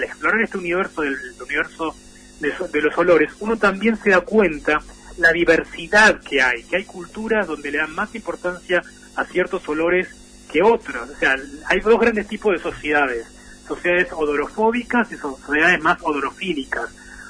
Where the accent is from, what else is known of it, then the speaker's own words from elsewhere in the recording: Buenos Aires, Argentina; Yo tengo 40 años, crecí en Buenos Aires